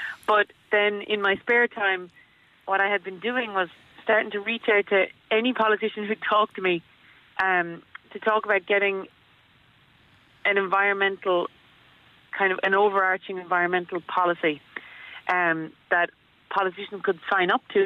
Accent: Achill, Connacht, Ireland; So I'm from Achill, as you were saying, and I grew up here.

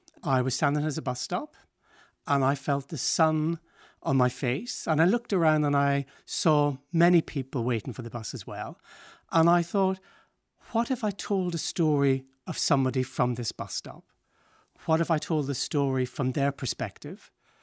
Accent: Dundalk, County Louth, Ireland; also born or lived in Dublin; now in London, United Kingdom; I'm originally from Dundalk, but I now live in London. Went to school in Dundalk, Christian Brothers School. I went to college in Dublin. I went to Trinity College

